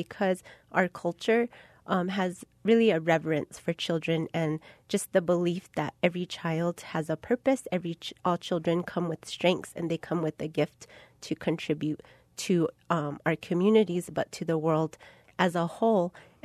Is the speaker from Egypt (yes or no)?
no; New Mexico, United States; I'm from Kochti, Kiwa and Oke Wenge. I reside in Kiwa, but I'm from both communities